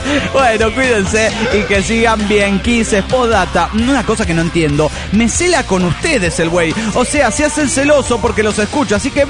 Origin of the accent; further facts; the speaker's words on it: Costa Rica; de Tiquicia, Costa Rica.